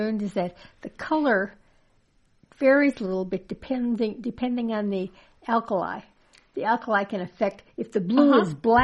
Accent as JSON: {"language": "English", "region": "Midwest", "country": "United States", "tie": "born or raised there", "said": "Of course, growing up in the Midwest, it's not really something. It's something I had to be introduced to."}